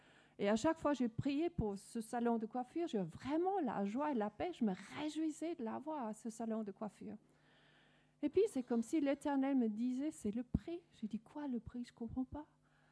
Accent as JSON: {"language": "French", "country": "Denmark", "first_language": "Danish", "second_language": "French", "said": "vous pouvez sûrement entendre de mon accent que je suis pas, ma langue maternelle n'est pas française, je suis danoise d'origine"}